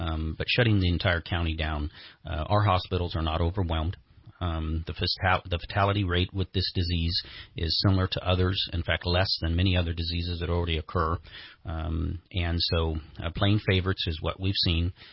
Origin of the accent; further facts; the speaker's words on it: Redding, California, United States; Well, I grew up here in Reading and grew up in a family gun shop, which I still work at today. And so I've been in the county for over 50 years.